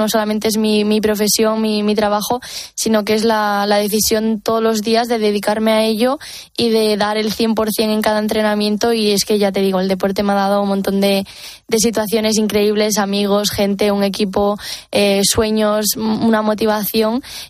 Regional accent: Galicia, Spain; soy gallega y allí, por lo menos en mi pueblo, es muy normal el tener el nicho comprado ya para toda la familia

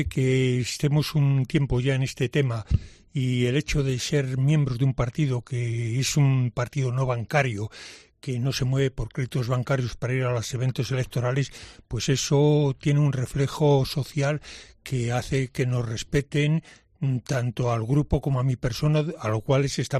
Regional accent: Zamora, Castile and León, Spain; que se note que somos de Zamora

